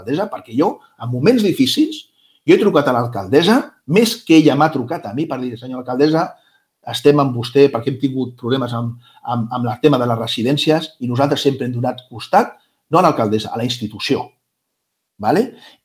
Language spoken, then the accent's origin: Catalan; Barcelona, Catalonia, Spain; jo soc del barri del Poble Sec